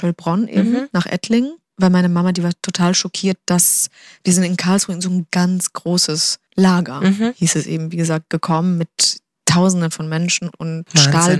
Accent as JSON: {"language": "German", "country": "Poland", "tie": "born there", "moved": "yes", "said": "Ich bin in Polen geboren worden, in einer guten Mittelschicht."}